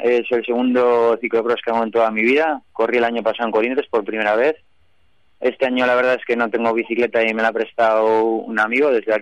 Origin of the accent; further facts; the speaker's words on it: Colindres, Cantabria, Spain; que va a ser en Colindres, es en mi pueblo, es justamente a 20 metros de mi casa